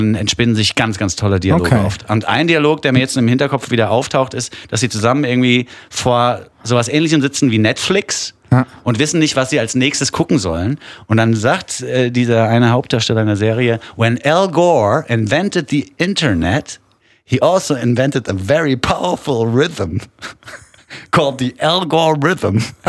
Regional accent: Switzerland; Naja, als Schweizer kann man das durchaus so als Eckdatum.

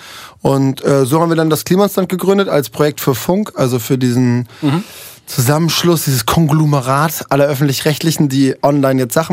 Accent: Zeven, Lower Saxony, Germany; ich bin da geboren. Mhm. Ich wurde in Zeven geboren und bin dann halt ein Dorf weitergezogen und dann noch ein Dorf weitergezogen, ich bin da nie weggekommen.

